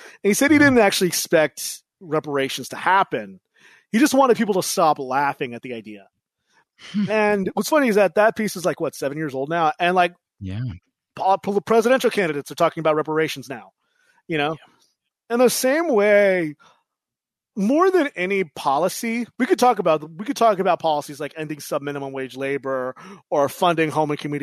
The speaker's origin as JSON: {"language": "English", "region": "California", "country": "United States", "tie": "born or raised there", "lives_now": "Washington, United States", "said": "I grew up in California, and I live in Washington, D.C."}